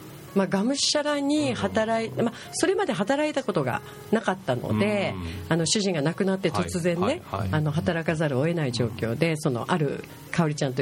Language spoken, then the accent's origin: Japanese; Tokyo, Japan; also born or lived in Fukuoka / Kagoshima; 福岡生まれなんですけど、はいはい、中学まで東京で、はいはい、その後こう鹿児島、はいはい、高校時代は鹿児島ですね、うんうんうん、でその後また東京行って福岡にっていう